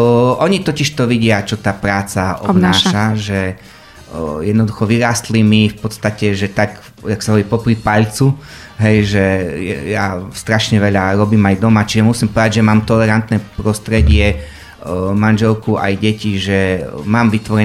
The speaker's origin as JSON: {"language": "Slovak", "region": "Košice Region", "country": "Slovakia", "said": "ja som fakt taký lokal patriot, ja som Zemplínčan telom a dušou, hej, takže ja stále viem, že som Zemplín a potom som Slovák, ale prioritne som Zemplínčan."}